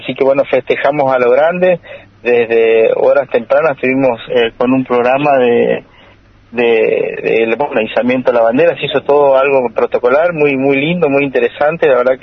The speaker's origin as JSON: {"language": "Spanish", "town": "General Pinedo", "region": "Chaco", "country": "Argentina", "said": "Te corrijo, soy de General Pinedo."}